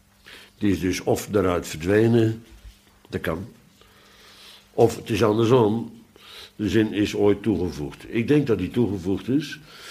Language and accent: Dutch; Bodegraven, South Holland, Netherlands; de vergadering waar ik ben opgegroeid in Bodegraven